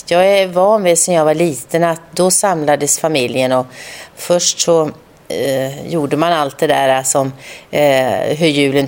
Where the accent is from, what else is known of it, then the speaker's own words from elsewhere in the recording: Västra Götaland County, Sweden; now in Värmland, Sweden; Grynkorv är ju den korven som fanns på julbordet i Skaraborg, där jag kommer ifrån.